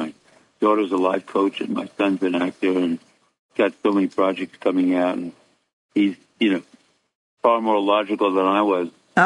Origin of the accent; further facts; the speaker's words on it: Brooklyn, New York, United States; also born or lived in Queens; I was raised in Brooklyn and Queens.